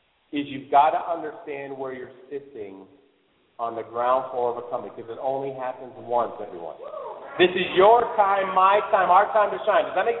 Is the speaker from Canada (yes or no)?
yes; Canada; now in United States; I'm Canadian. I'm a U.S. now because I'm a dual citizen. I had to become a U.S. citizen to take a company public.